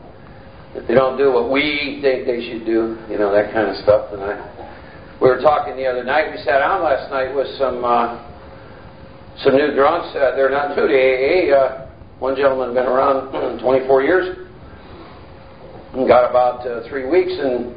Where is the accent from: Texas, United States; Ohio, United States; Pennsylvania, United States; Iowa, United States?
Iowa, United States; I was born and raised in the Midwest, a state called Iowa. Lived on a farm for the first 10 years of my life